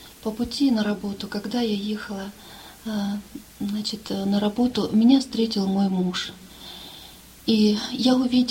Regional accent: Russia; Хочу сказать, что я впервые сегодня здесь у вас в Германии. Приехала я из России.

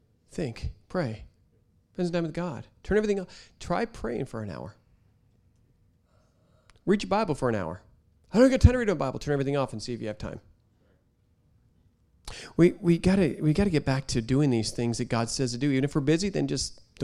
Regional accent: Seattle, Washington, United States; I'm from Seattle. I'm in my bubble.

